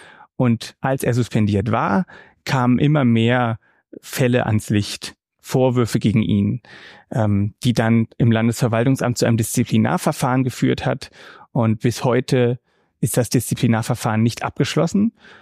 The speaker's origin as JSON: {"language": "German", "town": "Halle", "region": "Saxony-Anhalt", "country": "Germany", "tie": "born or raised there", "said": "auch Halle, ja, ich bin in Halle zur Schule gegangen"}